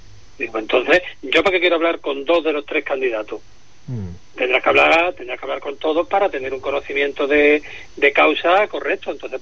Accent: Encinasola, Andalusia, Spain; me fui a mi pueblo, y como tú sabes, desde Encinasola hasta Huelva pues hay un trecho

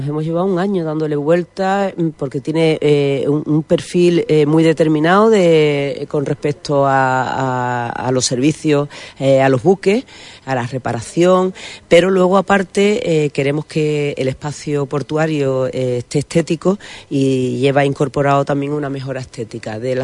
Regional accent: Huelva, Andalusia, Spain; Somos la ciudad más antigua de Occidente, por aquí pasaron griegos, romanos, tartesos, fenicios y tenemos muchas señas de identidad y además somos cuna de América.

